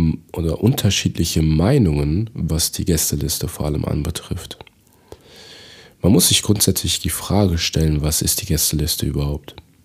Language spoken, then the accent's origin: German; Togo; ich war natürlich auch in Afrika, in meiner Heimat in Togo